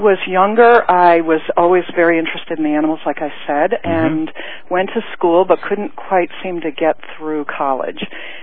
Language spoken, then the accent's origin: English; Connecticut, United States; also born or lived in California; now in New Hampshire, United States; I was born in California, but then we moved to Connecticut.